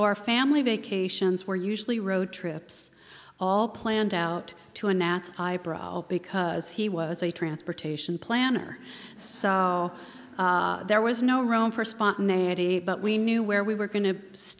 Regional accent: San Francisco, California, United States; now in New England, United States; I was born the youngest of my three sisters, and San Francisco was my hometown. During my growing up years, the only place I lived for the first 23 years of my life were within 50 miles of San Francisco.

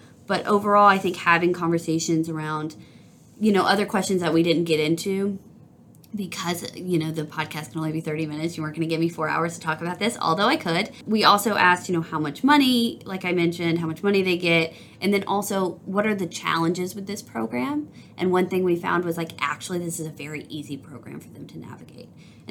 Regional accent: Alabama, United States; I know I always talk about, you know, I'm from Alabama, so I knew what it was like to drive 30 minutes through farmland to get to a friend's house.

